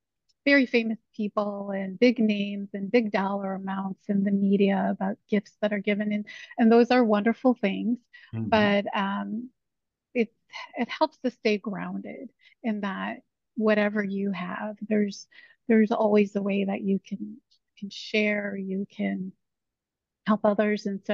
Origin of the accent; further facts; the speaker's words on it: Chicago, Illinois, United States; Well, I am proud Chicagoan, born and raised. I grew up on the far southeast side of the city, which was primarily very industrial.